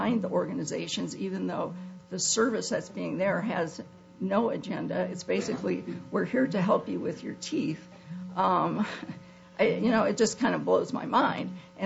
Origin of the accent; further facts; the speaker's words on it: United States; and I'm from Emmett County